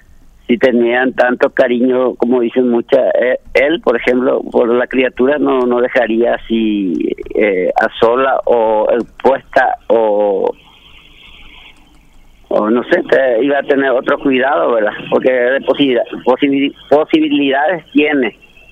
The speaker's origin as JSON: {"language": "Spanish", "region": "Asunción", "country": "Paraguay", "said": "Sí, yo soy de Asunción y trabajo por ahí como todos"}